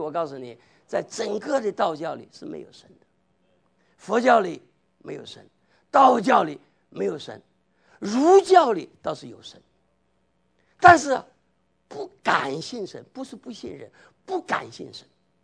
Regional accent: China; 我们中国人呢是虎视眈眈的、你伟大，再过20年看看。

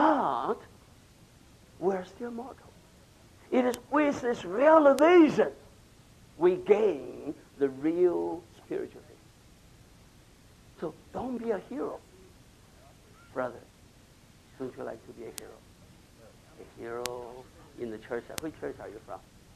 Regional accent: Louisiana, United States; But I'm from Louisiana. I'm burning for Louisiana.

